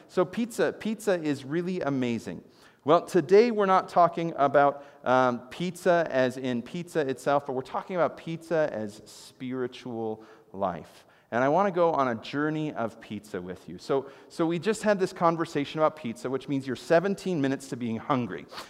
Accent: Chicago, Illinois, United States; I know, I'm from Chicago, I've got some pizza rules, and that's just how it goes, okay?

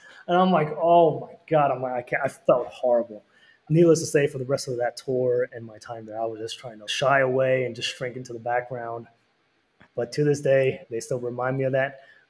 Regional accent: New York, United States; And being born and raised in New York during that time, I think I was, if I recall correctly, I was around 12 to 13 years old.

